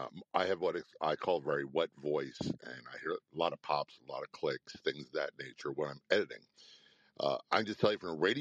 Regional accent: Spain; also born or lived in Passaic, New Jersey, United States; I was born in Passaic, New Jersey, lived there less than a year, was raised in Spain for the first 4 or 5 years. Next 5 years of my life, spoke fluent Spanish

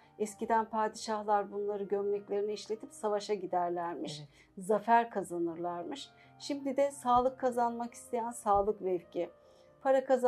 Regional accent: İzmir, Turkey; born there; 1968 İzmir doğumluyum.

